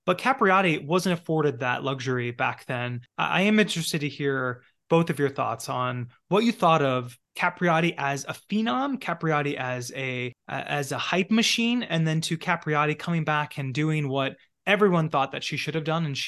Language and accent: English; Tampa, Florida, United States; I grew up in Tampa, Florida, where Jennifer lived.